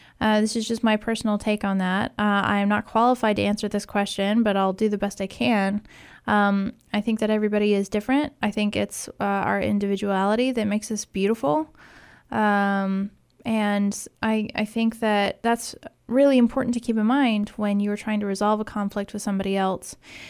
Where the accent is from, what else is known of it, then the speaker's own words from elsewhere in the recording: Lithuania; English is a second language; I'm from Lithuania.